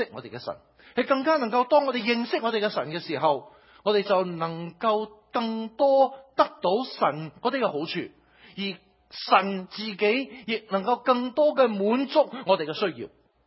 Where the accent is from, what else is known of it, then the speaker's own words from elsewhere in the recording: Shanghai, China; 好可能咧同我喺中國出世細個嘅時候，喺啲比較上窮嘅一啲嘅環境，雖然我喺上海都唔係應該就唔係好窮噶啦